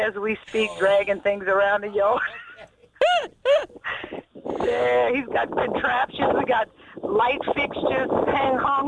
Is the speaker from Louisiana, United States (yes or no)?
yes; St. John, Louisiana, United States; now in St. Charles Parish, United States; We are in I'm from St. John. I am actually in St. Charles Parish now.